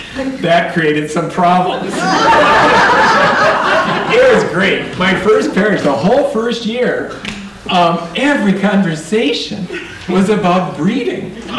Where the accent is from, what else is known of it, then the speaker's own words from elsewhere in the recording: South Dakota, United States; Anybody who grew up in South Dakota, I grew up in South Dakota